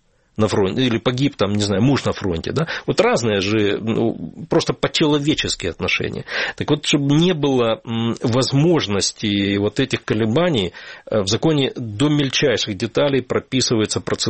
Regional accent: Crimea, Ukraine; я вот коренной крымчанин, так сказать, там, в седьмом поколении.

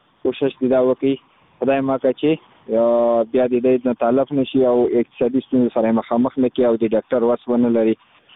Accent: Khost, Afghanistan; زه خو د خوست ولایت مربوط یم مرکز اوسیدون کیما

